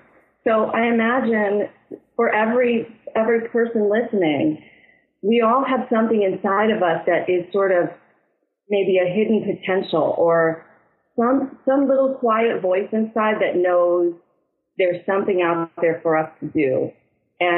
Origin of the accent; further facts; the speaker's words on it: Detroit, Michigan, United States; I mean, I grew up in Detroit, born to a family with really good hearts and not so good with money. And I was in Detroit sharing not only a bedroom with my sister, but a bed until I was in the fifth grade.